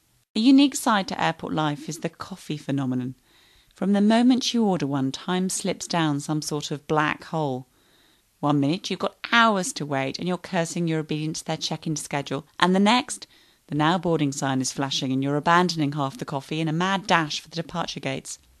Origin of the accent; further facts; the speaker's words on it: United Kingdom; Well, I guess that's what we tend to say, being British.